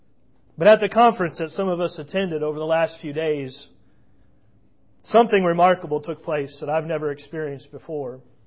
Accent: United States; We are at ease in the Lord's churches today, and because we are American, we have been at ease for many years.

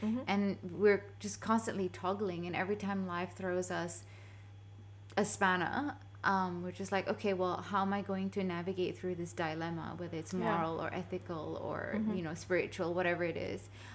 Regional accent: Singapore; also born or lived in Middle East; I'm from Singapore, which is Southeast Asia. I grew up around a lot of Chinese people. My best friend was Chinese. I'm Indian, and I'm, you know, was born Muslim as well. And then I went to the Middle East. I'm not Arab

